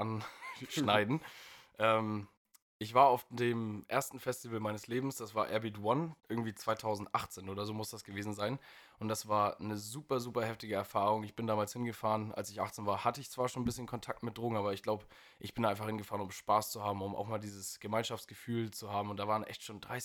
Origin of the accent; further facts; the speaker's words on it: Germany; Nein, einfach Deutsch. Aber der Name kommt aus dem Polnischen.